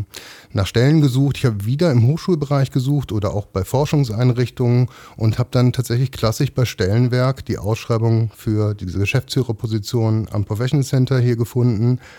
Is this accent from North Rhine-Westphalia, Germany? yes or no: yes; Mönchengladbach, North Rhine-Westphalia, Germany; born there; also born or lived in Leipzig; Ich bin geboren in Mönchengladbach, bin nach dem Abitur für anderthalb Jahre nach Lateinamerika gegangen, habe dort meinen Zivildienst gemacht und danach zum Studieren nach Leipzig und später auch zum Promovieren.